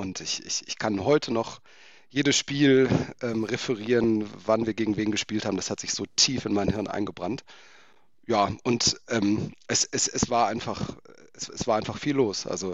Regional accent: Dortmund, North Rhine-Westphalia, Germany; Ich komme halt aus Dortmund oder aus der Umgebung

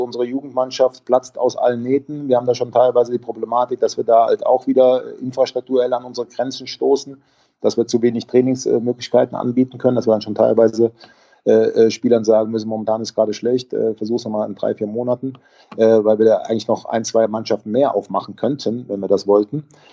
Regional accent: Cologne, North Rhine-Westphalia, Germany; Bei uns in Köln

